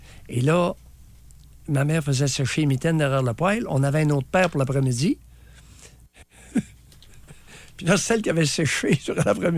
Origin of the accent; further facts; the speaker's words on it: Quebec, Canada; je pense que je suis un Québécois, peu importe l'âge, à 70 ans, et écoute, le froid me fait du bien.